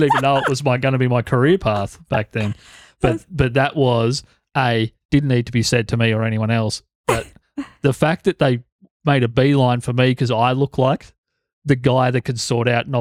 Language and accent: English; South Korea; I grew up in Korea.